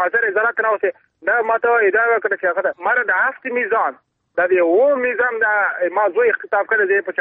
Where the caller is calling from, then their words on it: Balkh, Afghanistan; زه د بلخ ولایت اوسیدونکی یم.